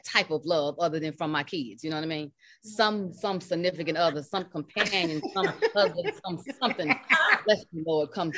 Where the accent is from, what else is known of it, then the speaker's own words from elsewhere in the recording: Chicago, Illinois, United States; From my hometown of Chicago.